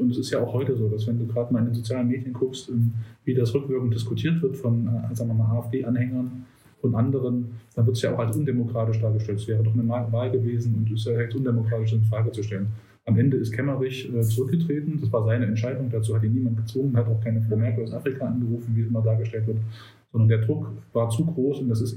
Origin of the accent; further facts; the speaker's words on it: Jena, Thuringia, Germany; Und davor gab es auch eine große Spontan-Demonstration in Jena, in meiner Heimatstadt.